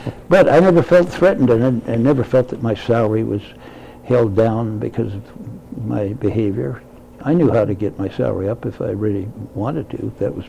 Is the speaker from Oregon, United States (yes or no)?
yes; Portland, Oregon, United States; also born or lived in Seattle / California; I grew up in Portland and lived in Seattle for 13 years, and 18 years in Portland, 13 years in Seattle, and 5 years or so down in Santa California.